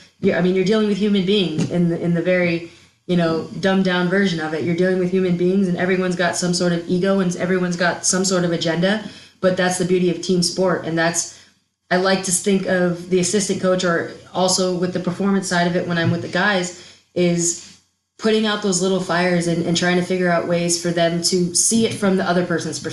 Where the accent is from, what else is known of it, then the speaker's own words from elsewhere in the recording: California, United States; now in Heidelberg, Germany; I'm from California, which, of course, everyone's like, what the heck are you doing here? But, you know, let's be real. Like, I was born and raised, went to college in California, had the California life.